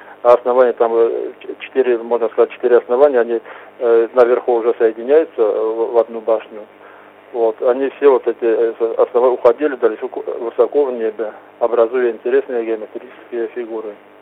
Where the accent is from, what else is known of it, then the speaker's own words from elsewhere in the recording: Upper Balkaria, Kabardino-Balkaria, Russia; из Верхней Балкарии.